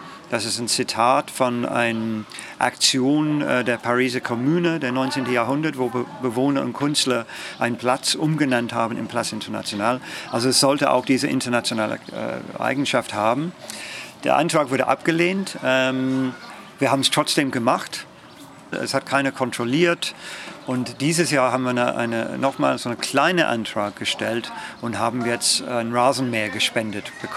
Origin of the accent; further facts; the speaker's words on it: United Kingdom; German is a second language; now in Germany; Also ich komme aus Großbritannien, habe als Jugendlicher dann 15 Jahre lang Cricket gespielt.